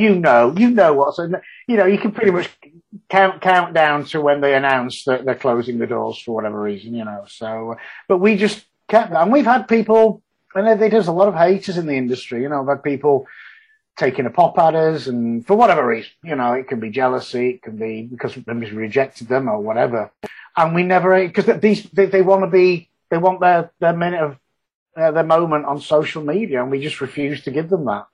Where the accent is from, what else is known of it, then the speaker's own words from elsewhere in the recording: Yorkshire and the Humber, United Kingdom; Same with Yorkshire people. You know, we're Yorkshire people first and foremost. we don't like to be lumped in with the rest of the British people.